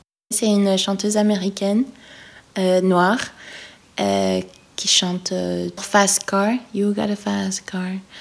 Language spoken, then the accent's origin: French; Belgium; La Belgique, voilà, c'est là où j'ai grandi, c'est là où j'ai ma famille avec laquelle je suis proche